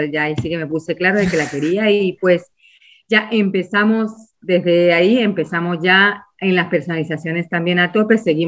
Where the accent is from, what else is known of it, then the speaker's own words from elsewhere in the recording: Venezuela; moved away; yo siendo de otro país, yo soy de Venezuela, y he emigrado aquí desde hace 15 años